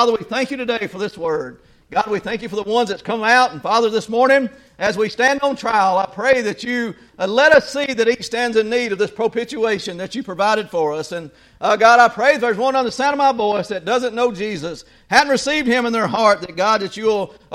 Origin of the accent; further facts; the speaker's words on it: the South, United States; And on top of that, we was born in the South and raised in the Bible Belt, and what a better place.